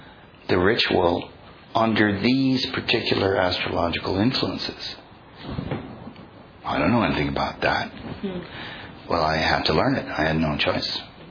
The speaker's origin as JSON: {"language": "English", "country": "Canada", "tie": "born or raised there", "said": "I was living in Canada. I was born and raised in Canada."}